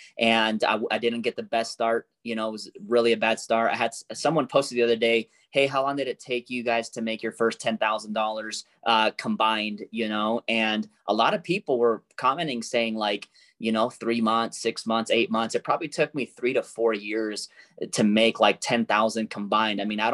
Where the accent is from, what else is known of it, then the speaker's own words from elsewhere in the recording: Peru; I am 33 years of age. You know, I'm originally from Peru, from South America, you know, so I was born in like third world kind of poverty.